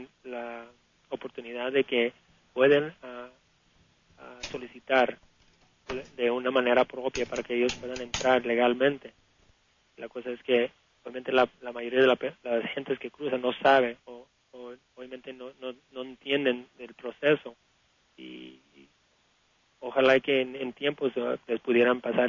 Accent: San Diego, California, United States; Y criado aquí en San Diego.

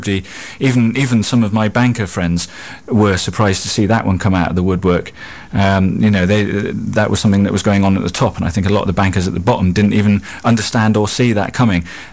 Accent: United Kingdom; because I'm a British politician

